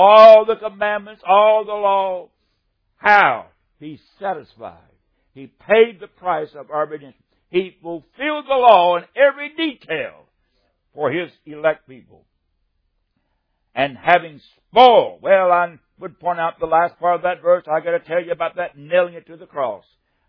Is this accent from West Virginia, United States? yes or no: yes; West Virginia, United States; also born or lived in upstate New York; now in Mississippi, United States; But I grew up in West Virginia and went to college in upstate New York.